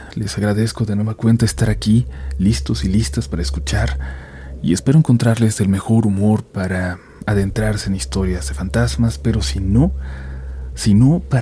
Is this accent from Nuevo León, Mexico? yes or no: yes; Monterrey, Nuevo León, Mexico; also born or lived in Cadereyta; Yo nací en Cadereyta, pero crecí en Monterrey.